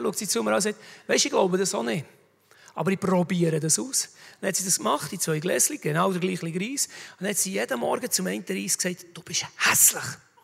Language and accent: German; Bern, Switzerland; Aber wir sind aus dem Emmental, wir haben den Käse mit den Löchern drin, der weltweit verkauft wird.